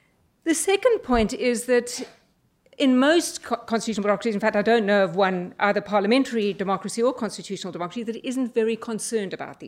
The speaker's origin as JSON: {"language": "English", "country": "South Africa", "said": "coming as a South African constitutional lawyer and to some extent a comparative constitutional lawyer."}